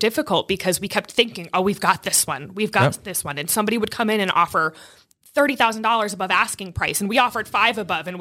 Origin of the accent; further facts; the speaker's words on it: New Jersey, United States; And, you know, it's interesting because I'm from New Jersey, so cost of living there is obviously very different than here.